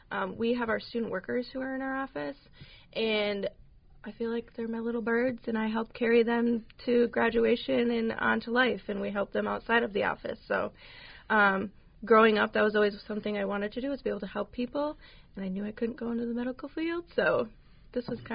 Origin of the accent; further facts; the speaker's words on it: Newberry, Michigan, United States; I grew up in Newberry, and I was a student here at Lake State and graduated in 2013.